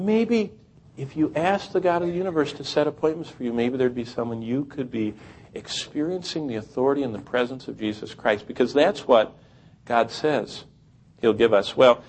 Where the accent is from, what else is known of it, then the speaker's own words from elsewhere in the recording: Oklahoma, United States; Oh, I'm from Oklahoma.